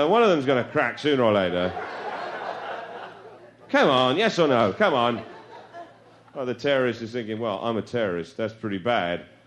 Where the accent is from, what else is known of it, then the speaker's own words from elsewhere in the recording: Australia; now in United States; and then I came to America from Australia, and I have to say then, the visa application form questions, they get a little bit more searching then.